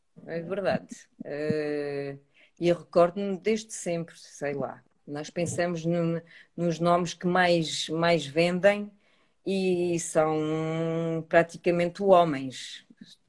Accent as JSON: {"language": "Portuguese", "country": "Portugal", "tie": "born or raised there", "also_born_or_lived": "France", "said": "eu nasci em França e vim para Portugal"}